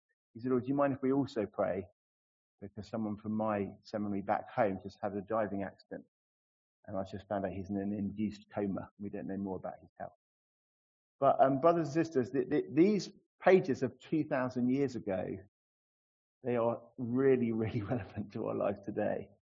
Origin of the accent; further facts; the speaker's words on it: Kenya; I'm from Kenya